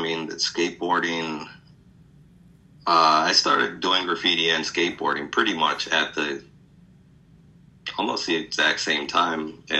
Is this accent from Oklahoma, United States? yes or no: no; Rochester, New York, United States; now in Chicago, United States; So, I mean, I moved to Chicago in 1982 from Rochester, New York.